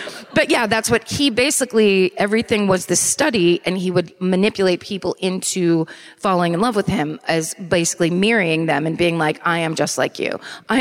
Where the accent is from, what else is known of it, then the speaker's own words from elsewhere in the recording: California, United States; Also, I growing up in Sonoma County, which is like Marin County is the county above San Francisco where all of the rich people live.